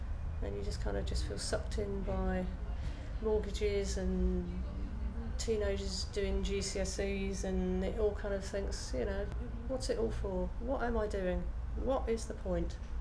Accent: Bath, South West England, United Kingdom; I am 47 years old and I come from Bath.

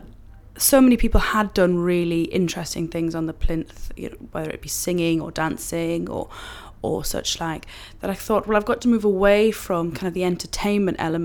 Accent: North East England, United Kingdom; I'm 29 years old and I'm from Northumberland.

